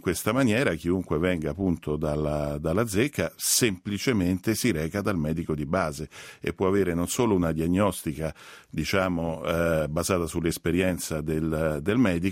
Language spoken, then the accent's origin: Italian; Rome, Lazio, Italy; Sì, io sono romano, sono ingegnere, mi occupo di biomedica da 20 anni